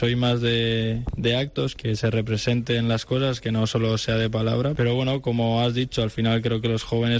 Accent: Valencia, Valencian Community, Spain; soy de Valencia, soy del Valencia también

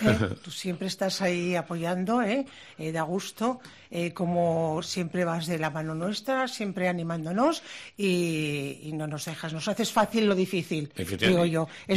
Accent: Navarre, Spain; nosotros somos, Navarra, la Ribera, somos muy valientes.

